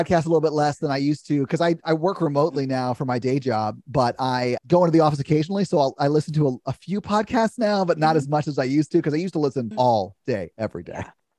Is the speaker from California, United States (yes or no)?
no; Nashville, Tennessee, United States; So I'm a podcaster from Nashville, Tennessee.